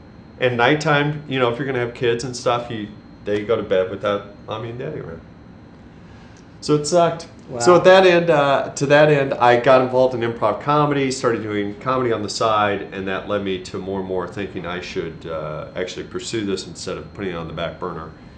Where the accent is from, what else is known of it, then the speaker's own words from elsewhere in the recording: Omaha, Nebraska, United States; I can tell you that growing up in Omaha, Nebraska, where I'm from